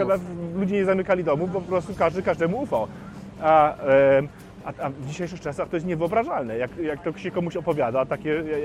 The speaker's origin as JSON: {"language": "Polish", "region": "Hamburg", "country": "Germany", "tie": "born or raised there", "said": "tak się wychowałem też w Hamburgu"}